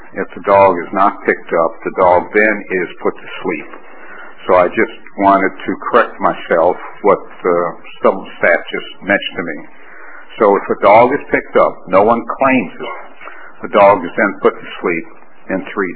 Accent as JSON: {"language": "English", "town": "Dallas", "region": "Texas", "country": "United States", "tie": "born or raised there", "said": "Growing up in Dallas"}